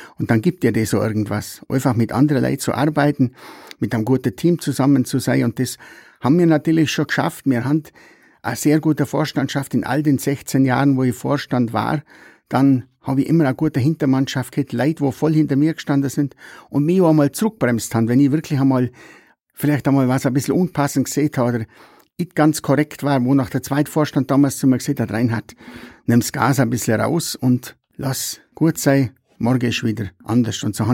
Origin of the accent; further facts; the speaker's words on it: Nesselwang, Bavaria, Germany; born there; ich halt schon ein sehr bodenständiger, gebürtiger Nesselwanger bin, wie 62 Jahre alt, bin seit 1977 im Trachtenverein Alpspitzler